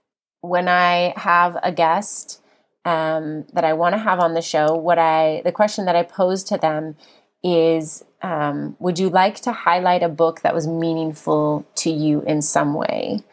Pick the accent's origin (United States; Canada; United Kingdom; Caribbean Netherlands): United States; Salt Lake City, Utah; I grew up in Salt Lake City, Utah. She grew up in Australia. I have four sisters. She had only brothers. I grew up in a city.